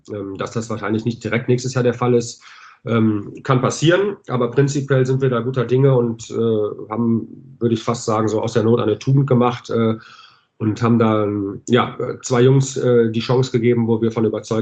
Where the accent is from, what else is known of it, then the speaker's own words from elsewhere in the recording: Düsseldorf, North Rhine-Westphalia, Germany; weil ich bin auch Düsseldorfer, bin hier geboren, habe mit 4 Jahren angefangen, bei der DEG Eishockey zu spielen